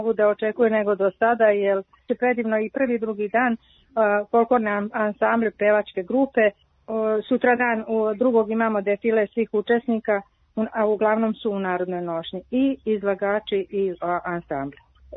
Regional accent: Ruma, Vojvodina, Serbia; moved away; a ja sam iz Rume došla ovdje

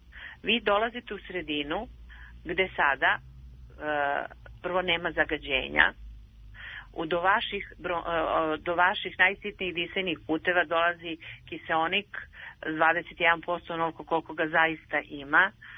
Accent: Serbia; Nadamo se da mi kao zemlja, kao Srbija, imamo jako lepih prirodnih staništa

